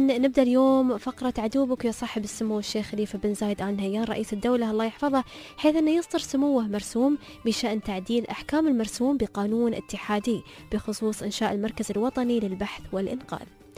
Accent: Ras Al Khaimah, United Arab Emirates; وأنا من راس الخيمة

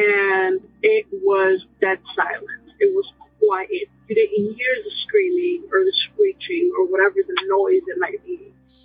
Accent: Chicago, Illinois, United States; I'm from Chicago, Illinois.

